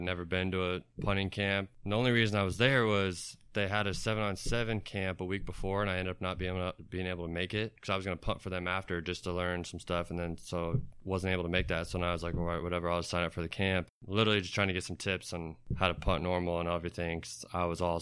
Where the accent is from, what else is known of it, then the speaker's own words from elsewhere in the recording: Iowa, United States; The camp I went to is actually an Iowa State punting camp because I'm from Iowa.